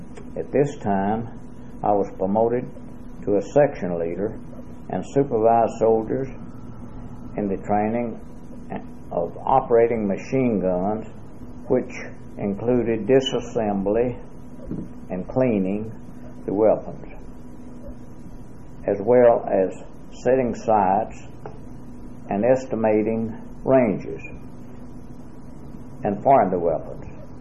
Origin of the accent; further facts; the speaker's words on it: Jacksonville, Alabama, United States; from Jacksonville, Alabama.